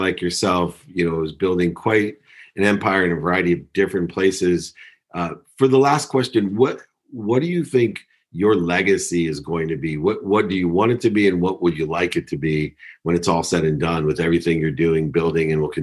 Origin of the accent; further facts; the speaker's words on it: San Diego, California, United States; You know, I'm from San Diego. It's a great place, but you know, after 10 p.m., it's nothing like Miami